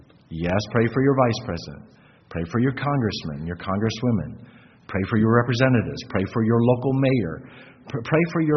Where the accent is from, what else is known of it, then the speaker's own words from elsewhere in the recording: the South, United States; I grew up in the South. I know how entrenched Southern politeness is not to ask about other people's business.